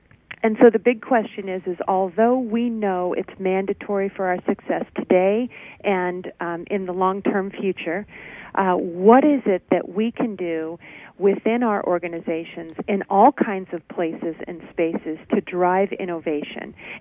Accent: Hampton, New Hampshire, United States; now in San Diego, United States; I am, but I grew up in New Hampshire, so I'm familiar with New England.

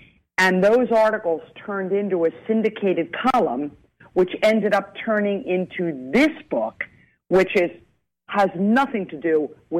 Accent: Philadelphia, Pennsylvania, United States; I'm from Philadelphia. I'm coming back into 30th Street Station in Philadelphia.

